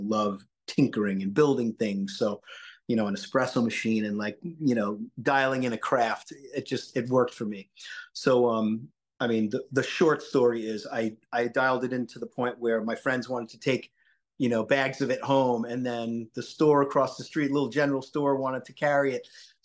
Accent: Long Island, New York, United States; I rode, my mom, we lived in suburbia. I grew up in Long Island, New York.

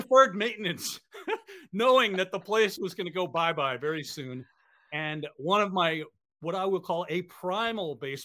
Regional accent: New York, United States; I grew up in the New York area, let's face it.

